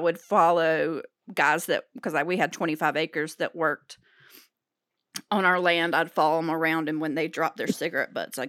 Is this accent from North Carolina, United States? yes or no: yes; North Carolina, United States; I'm from North Carolina.